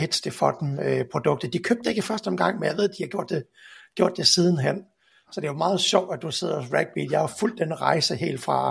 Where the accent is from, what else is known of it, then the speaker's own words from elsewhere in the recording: Jutland, Denmark; now in Copenhagen, Denmark; nu er jeg jo selv jyde, men har alligevel boet i København i en del år.